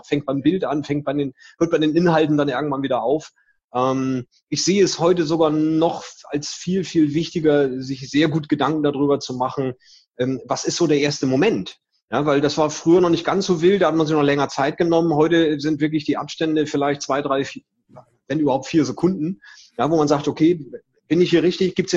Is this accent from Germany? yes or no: yes; Hamburg, Germany; born there; now in Mölln, Germany; Ein gebürtiger Hamburger mit mittlerweile starker Verwurzelung im schönen Mölln. Nicht Köln, sondern Mölln. Südlich von Lübeck, östlich von Hamburg gelegen.